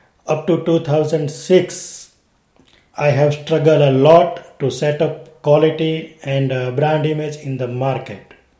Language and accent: English; India; English is a second language; I am from India.